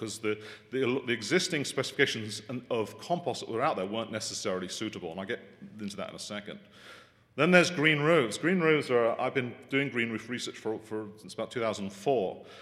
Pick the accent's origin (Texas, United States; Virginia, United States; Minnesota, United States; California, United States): Texas, United States; accent: Texan; being a graduate of Texas A&M, as you can tell by my accent, we're sort of an ag extension, sort of part of UT.